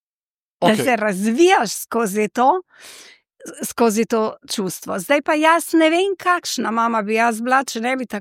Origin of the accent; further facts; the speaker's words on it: Banja Luka, Republika Srpska, Bosnia & Herzegovina; pač sem iz Banja Luke in pri nas so moški temno lasi.